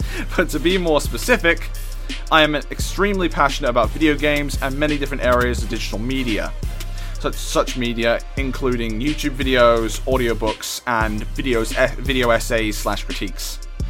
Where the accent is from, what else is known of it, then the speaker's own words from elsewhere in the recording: Cowes, South East England, United Kingdom; I am a 21-year-old media student studying at Isle of Wight College. I grew up in Cowes and have remained an Islander all my life.